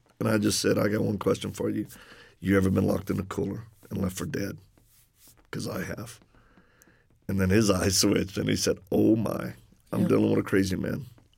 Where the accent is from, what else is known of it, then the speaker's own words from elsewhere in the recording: Louisiana, United States; accent: Cajun; I'm from Louisiana originally. So if people detect an accent, that's the Cajun one.